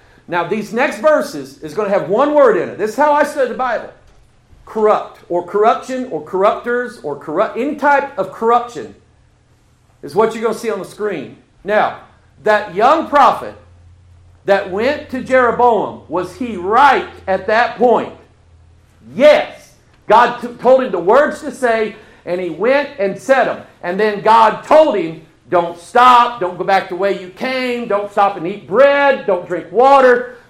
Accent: Pine Bluff, Arkansas, United States; born there; I was born in Pine Bluff, Arkansas. So don't take me long coming down here to start saying y'all and how y'all doing. I pick it up easy when I come back down here because it's in my DNA.

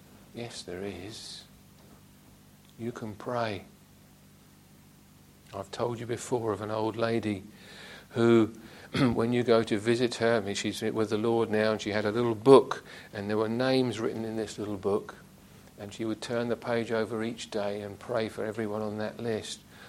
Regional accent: England, United Kingdom; we're English

